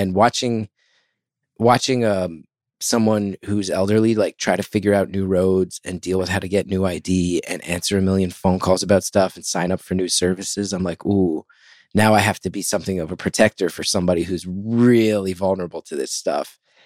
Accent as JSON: {"language": "English", "region": "New Jersey", "country": "United States", "tie": "born or raised there", "said": "So that's the attitude I grew up around. And it's kind of always just been part of my culture."}